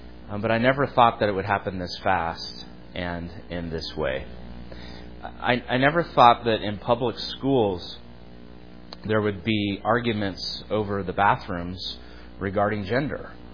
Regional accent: United States; and I think this way a lot as an American, as a middle-aged man

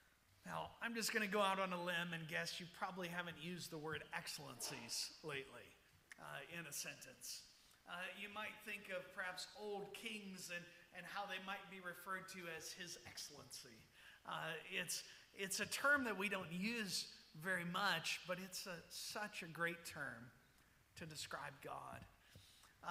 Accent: the South, United States; I'm not just an American. I'm from the South. I'm not just a Southerner.

